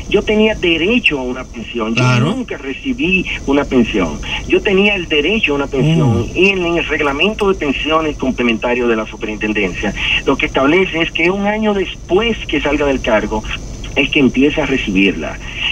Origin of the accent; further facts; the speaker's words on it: Dominican Republic; Yo creo que soy el único dominicano que ha renunciado a un derecho de pensión.